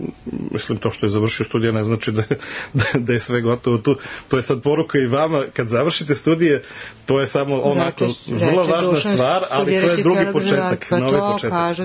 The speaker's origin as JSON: {"language": "Serbian", "country": "Serbia", "lives_now": "Vienna, Austria", "said": "Ali mi kao Srbi u Beču pokušavamo"}